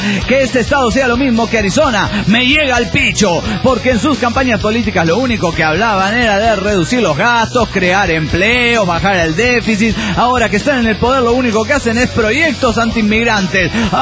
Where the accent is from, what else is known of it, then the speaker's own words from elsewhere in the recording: Cochabamba, Bolivia; Somos puros de Cochabamba